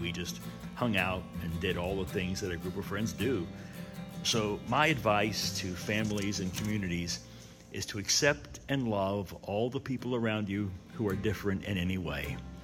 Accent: Lewis County, United States; I grew up in Lewis County in what can only be described as an insanely normal childhood

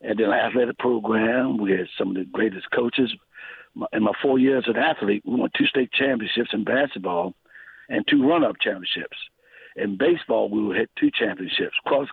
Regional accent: Oaksville, Maryland, United States; community called Oaksville, Maryland. That's 5 miles east of Prestonstown.

